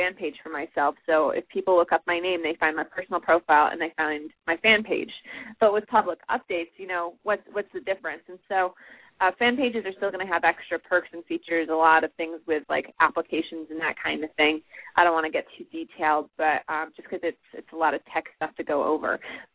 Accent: Watertown, New York, United States; Like, I'm from the Watertown, New York area.

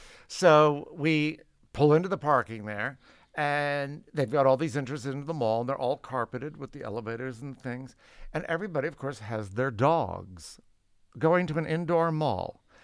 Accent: Woodland Hills, California, United States; So I was telling, you know, I grew up in Woodland Hills

